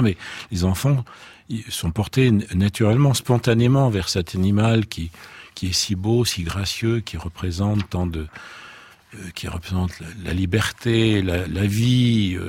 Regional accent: Paris, Île-de-France, France; born there; je suis né à Paris. Bien que je sois né il y a très très longtemps

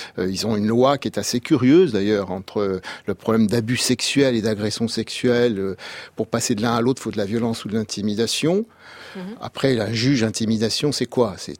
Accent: France; chez nous, en France

